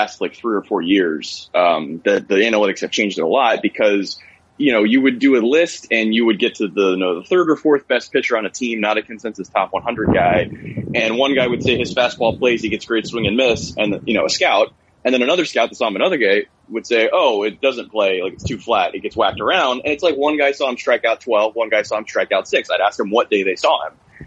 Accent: Tampa, Florida, United States; So, my whole family's from the South, mostly Georgia and Alabama, and I grew up in Tampa before we had a team in Tampa.

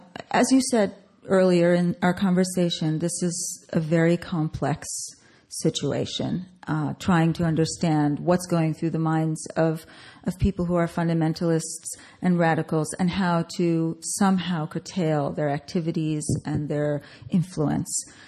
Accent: New York, United States; And I grew up in New York, and my grandfather was a Jew, so I know about that.

